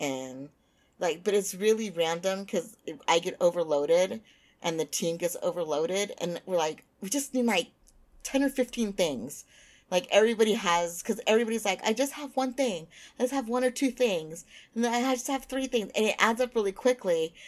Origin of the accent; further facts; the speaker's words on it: United States; like, I'm American, so I deal in acres.